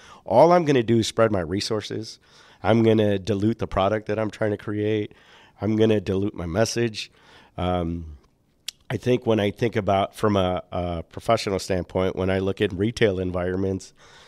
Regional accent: Chicago, Illinois, United States; so born and raised in Chicago and spending a lot of time in Illinois

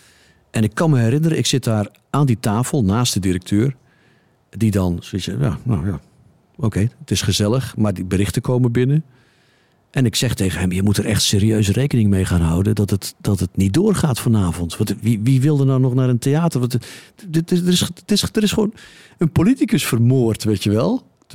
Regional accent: Zeeland, Netherlands; Ik kom zelf uit Zeeuws-Vlaanderen oorspronkelijk. Dus dat is een dialect dat al redelijk dicht. Dat is gewoon Oost-Vlaams voor een groot deel.

